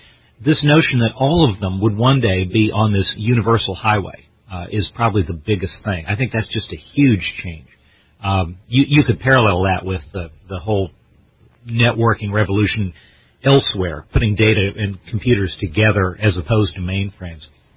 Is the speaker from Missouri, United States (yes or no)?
yes; St. Louis, Missouri, United States; St. Louis. I'm from St. Louis.